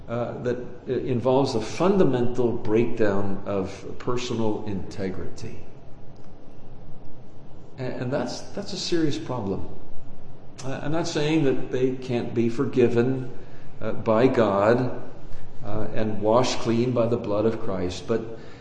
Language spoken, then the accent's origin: English; Illinois, United States; in my home church, in my hometown in Illinois.